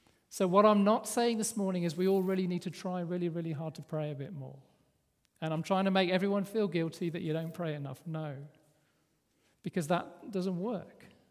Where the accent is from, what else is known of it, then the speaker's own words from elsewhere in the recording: Worcester, West Midlands, United Kingdom; The church I grew up in Worcester, we've been there for a while